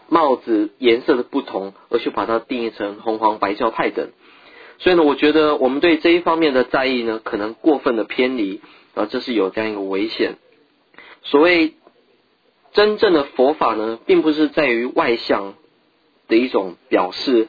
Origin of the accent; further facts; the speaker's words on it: Tibet, China; 我们西藏人在见到自己真正依赖的对象三宝的时候呢